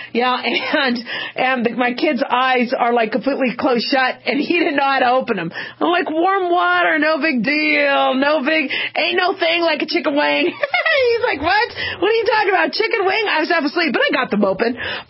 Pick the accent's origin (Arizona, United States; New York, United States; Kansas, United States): Arizona, United States; Scottsdale; also born or lived in Las Vegas; But living in the desert, you know, growing up in Scottsdale and Las Vegas for as many years as I did